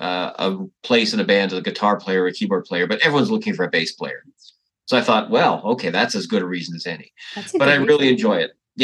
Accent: Toronto, Ontario, Canada; I grew up in Toronto, Canada, which had a thriving music scene when I was growing up.

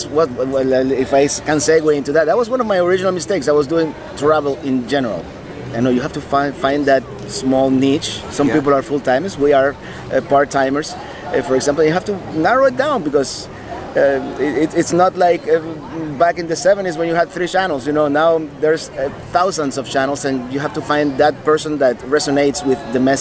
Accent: Miami, Florida, United States; Miami is my hometown. Yes.

